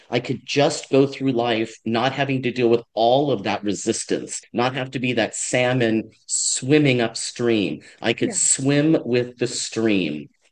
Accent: Los Angeles, California, United States; I remember growing up in Los Angeles

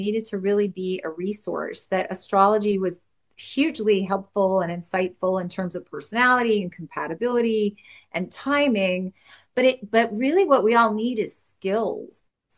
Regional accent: California, United States; And I grew up in California, which is very much an extremely free-thinking, open-minded, forward-thinking, progressive place.

